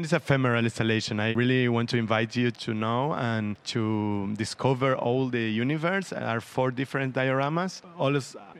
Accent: Apóstoles, Misiones, Argentina; born there; English is a second language; And I was born in Apóstoles. Apóstoles is a Jesuitic city from 1600, sería?

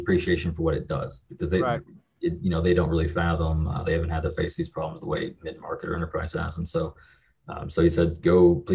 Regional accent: Kentucky, United States; So I'm from the middle of nowhere in Kentucky. It's about as far west Kentucky as you can get. Grew up here, went and joined the military

